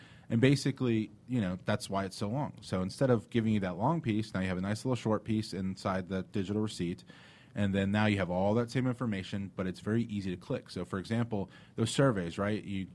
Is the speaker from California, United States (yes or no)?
no; Dunwoody, Georgia, United States; born there; I was born in Dunwoody.